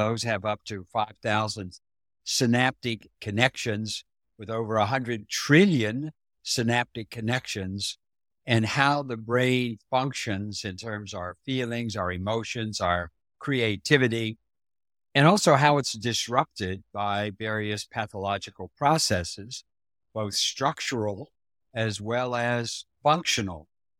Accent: Bridgeport, Ohio, United States; I grew up in Bridgeport, Ohio. About 3,500 people, 12 bars, and 35 dogs.

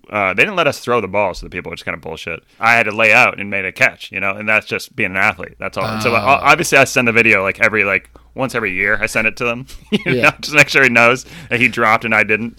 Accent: Massachusetts, United States; I mean, it's obviously, it's, if you're growing up outside of Boston, it's required viewing.

